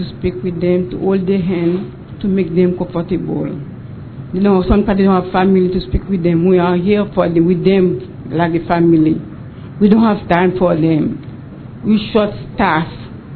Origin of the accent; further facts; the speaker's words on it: Miami, Florida, United States; English is a second language; I'm from Miami.